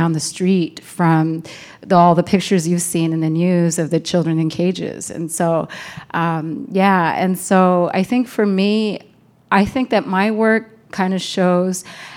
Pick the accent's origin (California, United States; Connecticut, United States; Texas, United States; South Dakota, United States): California, United States; Santa Ana; I mean, I grew up in Santa Ana, California, and I didn't even know that they had Mexican segregated schools there until I was an adult.